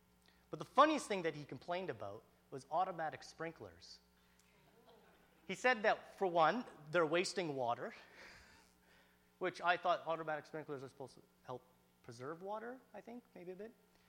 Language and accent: English; Summerland, British Columbia, Canada; I grew up in Summerland. My parents moved there when I was about 2-3 years old, and my dad became the head golf pro at Summerland Golf and Country Club.